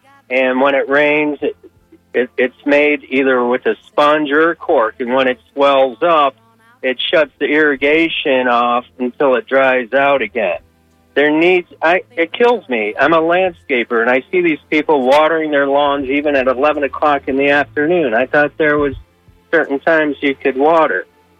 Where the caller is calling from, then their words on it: St. Petersburg, Florida, United States; from St. Pete.